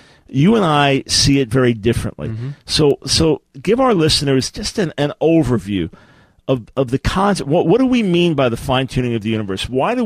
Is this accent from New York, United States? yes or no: yes; New York, United States; Look, I'm prejudiced. I'm from New York.